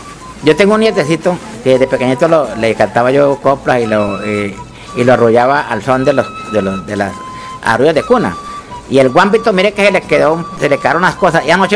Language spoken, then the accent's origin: Spanish; Prado, Tolima, Colombia; Señorita, yo soy de Prado, Tolima, soy puro calentano.